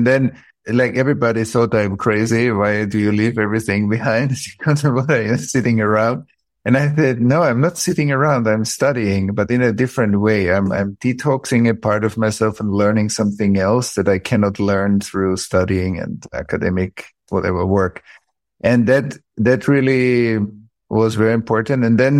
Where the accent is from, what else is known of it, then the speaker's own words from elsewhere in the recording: Vienna, Austria; But I grew up in Vienna, outside of Vienna. This was a Catholic community